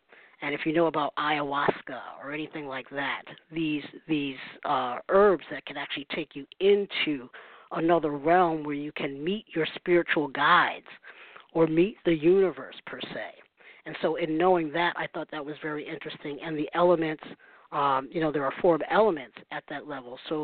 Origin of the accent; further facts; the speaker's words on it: United States; If it's the wrong dialect, forgive me. I'm an American.